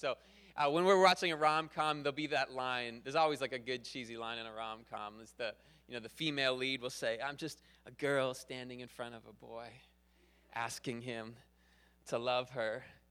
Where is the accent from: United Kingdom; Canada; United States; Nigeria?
Canada; Not, like, I'm Canadian, so not the good guy shoots the bad guy.